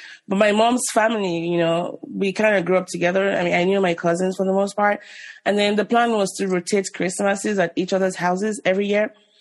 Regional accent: Nigeria; moved away as an adult; now in United States; Oh, I was born in Nigeria in the 80s. And I left when I was 25. I moved to the US in 2011.

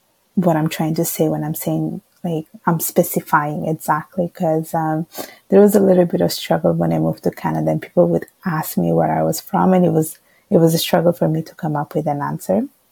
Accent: northern Italy, Italy; I was born and raised in Italy. I was born in the south of Italy. And then we used to move around a lot throughout the whole Italy. So I did a little bit in the south of Italy and the rest of my life in the north. And my parents are from Bangladesh.

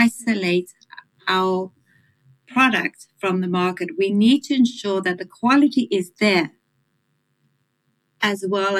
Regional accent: Manicaland, Zimbabwe; growing up on a coffee farm was amazing. It was a beautiful childhood. I grew up in the Eastern Highlands of Zimbabwe, mm-hmm. with beautiful views across the coffee bushes into Mozambique. Our area was actually called the Mountains of the Mist.

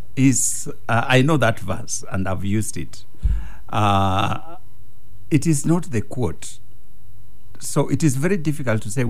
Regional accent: Kenya; And then I say, I'm from Kenya.

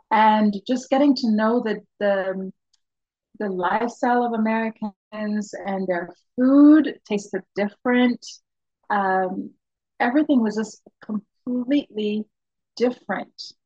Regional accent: Jordan; One of my favorite childhood memories was when I grew up in Jordan.

